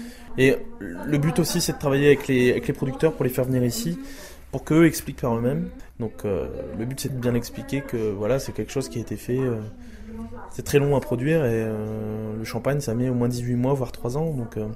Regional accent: France; now in Prague, Czech Republic; Je pense que le contact passe bien quand on est étranger, qu'on est français

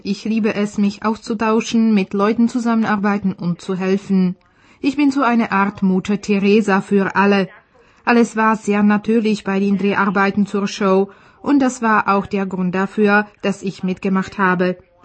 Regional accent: Czechia; German is a second language; Ich bin eine stolze Tschechin.

